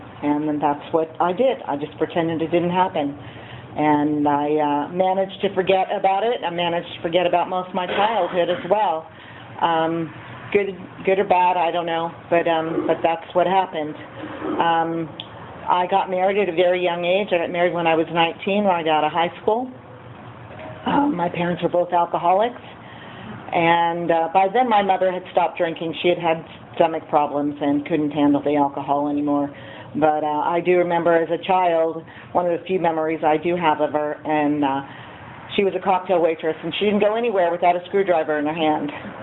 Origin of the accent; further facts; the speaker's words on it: Grover Beach, California, United States; also born or lived in Bakersfield; I was born in Bakersfield. We can cut out the joke, so that'll save some time, too. Moved over to Grover Beach when I started high school.